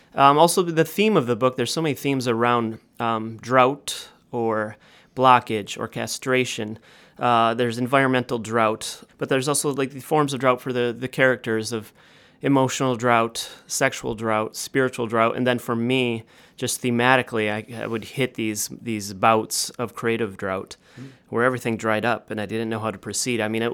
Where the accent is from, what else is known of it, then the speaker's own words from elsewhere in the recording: United States; partly because as an American, we've always known so much about our own sort of cross-Atlantic sort of Holocaust